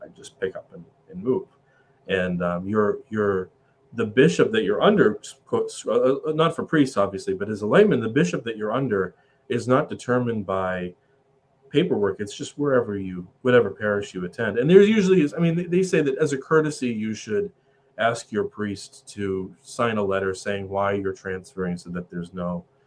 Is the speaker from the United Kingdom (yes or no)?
yes; Scotland, United Kingdom; We're Scottish Presbyterians.